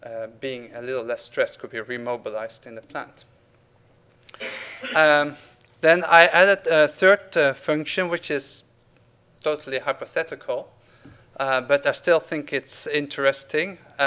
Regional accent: Netherlands; I'm from the Netherlands originally.

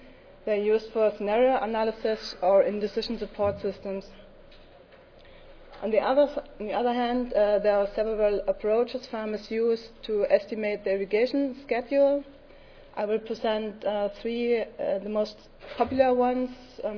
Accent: Germany; from Germany, as already mentioned.

